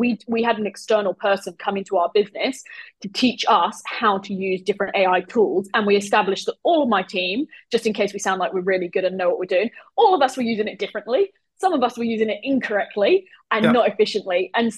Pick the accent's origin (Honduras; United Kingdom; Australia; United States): United Kingdom; And I'm not proud of that as a Brit.